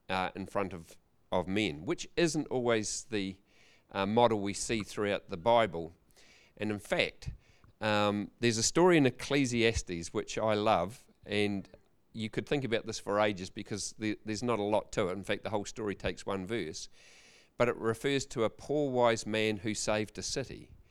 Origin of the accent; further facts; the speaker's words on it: Ashburton, Canterbury, New Zealand; So my background was I grew up in Ashburton, very proud.